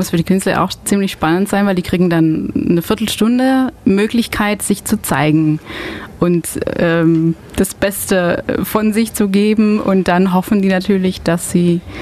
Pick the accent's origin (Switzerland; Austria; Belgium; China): Belgium; German is a second language; moved away as an adult; now in Ulm, Germany; ich komme nicht aus Deutschland, also ich komme aus Belgien. Ich verstehe schon. Also ich bin seit 6 Jahren in Ulm. Ich lerne seit 6 Jahren Deutsch